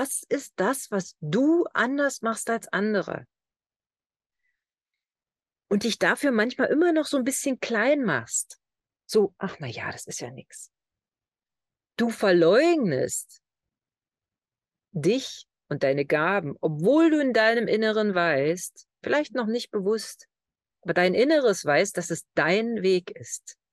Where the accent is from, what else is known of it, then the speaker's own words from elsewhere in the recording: East Germany, Germany; Ich bin Ossi, ja, Ostdeutsche. Ich bin in einem Land geboren, das es nicht mehr gibt.